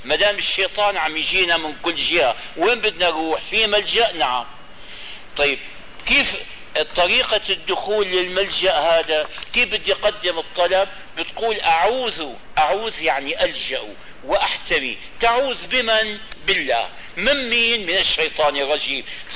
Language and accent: Arabic; Tanta, Gharbia, Egypt; طنطا بلدنا هذه، أنا جدي أبو أبي الذي جاء من طنطا مع عمه، عمه كان من العلماء الكبار جاءوا إلى الشام،